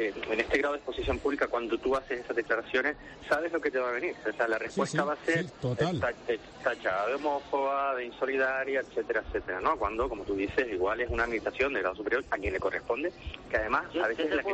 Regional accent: Canary Islands, Spain; parece que somos los canarios los que estamos hablando

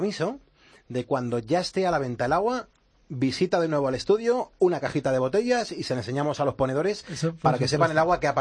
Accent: Asturias, Spain; Es muy grande, soy asturiano y mi mujer mexicana se llama Carolina.

